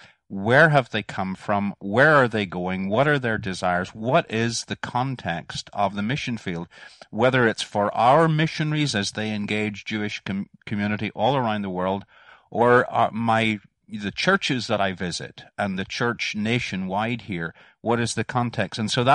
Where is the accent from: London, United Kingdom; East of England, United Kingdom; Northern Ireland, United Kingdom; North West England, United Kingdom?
Northern Ireland, United Kingdom; Bangor; I'm a townie. I grew up in Bangor, Northern Ireland.